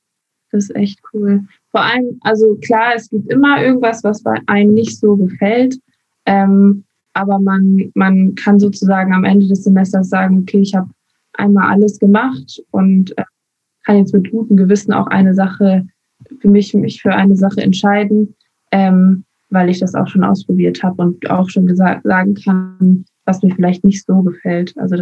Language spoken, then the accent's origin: German; Spain; German is a second language; moved away as an adult; now in Tübingen, Germany; ich komme ja aus Spanien und dort kann man eigentlich Pflege nur studieren.